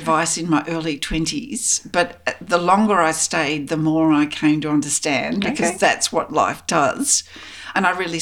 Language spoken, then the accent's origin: English; Melbourne, Victoria, Australia; I'm from Melbourne.